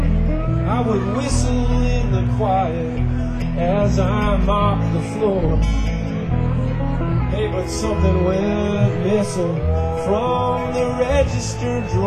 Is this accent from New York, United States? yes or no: no; Colorado, United States; I'm from Colorado. I grew up in Colorado.